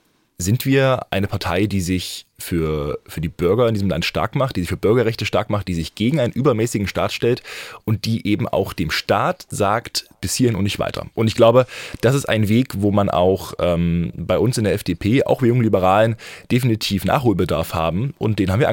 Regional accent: East Germany, Germany; durchaus in den neuen Bundesländern bei uns in Ostdeutschland sich honorig gemacht hat.

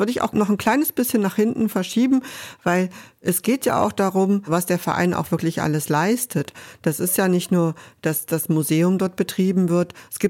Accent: East Germany, Germany; Ich bin ja in der DDR aufgewachsen und war dann schon 18, als die Mauer fiel.

